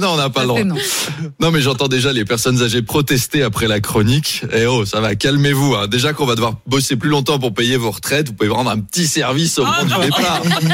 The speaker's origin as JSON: {"language": "French", "country": "Canada", "accent": "Canadian", "said": "mon accent canadien."}